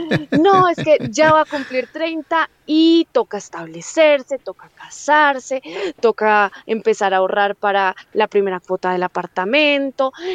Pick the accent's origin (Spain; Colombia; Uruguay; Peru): Colombia; moved away; cuando salí de Colombia